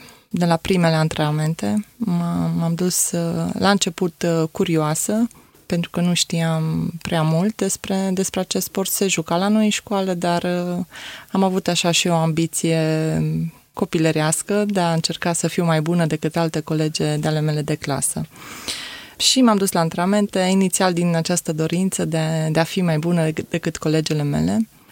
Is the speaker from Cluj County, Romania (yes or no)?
yes; Cluj-Napoca, Cluj County, Romania; Am copilărit acolo, am făcut școală în Cluj-Napoca, m-am apucat și de sport în Cluj, deci pot să zic că mare parte din viața mea am fost trăită în Cluj.